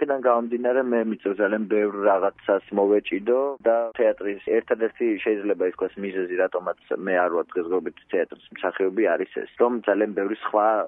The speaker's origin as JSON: {"language": "Georgian", "town": "Zugdidi", "region": "Samegrelo-Zemo Svaneti", "country": "Georgia", "tie": "born or raised there", "lives_now": "Tbilisi, Georgia", "said": "ზუგდიდში დავიბადე, გავიზარდე, რა თქმა უნდა, ჩემი ბავშვობის ძალიან დიდი ნაწილი ზუგდიდში მაქვს გატარებული, მაგრამ ჩემი ბავშვობის ძალიან დიდი ნაწილი მე ასევე თბილისში მაქვს გატარებული"}